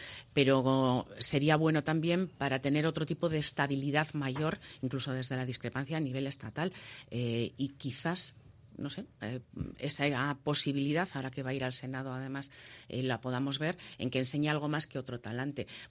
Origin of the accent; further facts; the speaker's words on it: Basque Country, Spain; Somos vascos y vascas, y el euskera nos identifica como euskaldunes y también como pueblo